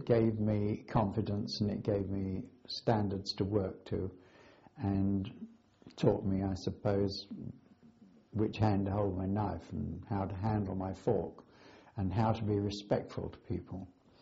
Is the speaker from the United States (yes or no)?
no; Fulham, London, United Kingdom; born there; I was born on the 1st of September 1922. I was born in Fulham in London.